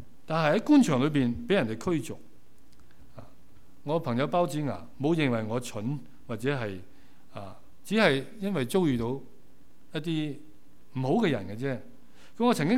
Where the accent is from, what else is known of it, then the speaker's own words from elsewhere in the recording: Shandong, China; 我是山东人嘛，所以有少少的豪气啦，少少啦。